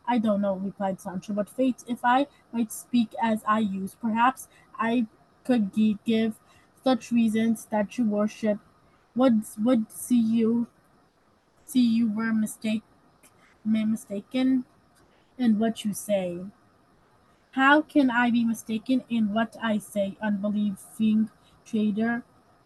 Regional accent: Hudson, New York, United States; I'm 10 years old, and I'm also from Hudson.

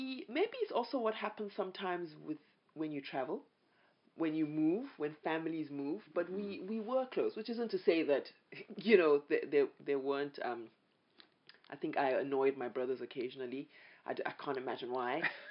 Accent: Ile-Ife, Osun, Nigeria; also born or lived in Barbados; I grew up in Nigeria, really, because I was born in Barbados, but very soon, I was probably a year even, we moved back to Nigeria. I grew up in a town called Ile-Ife. It was a university town.

